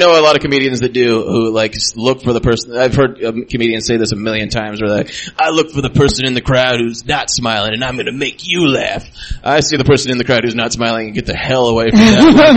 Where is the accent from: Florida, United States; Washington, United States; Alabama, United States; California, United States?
Washington, United States; Yakima; now in Seattle, United States; I'm from Yakima, Washington.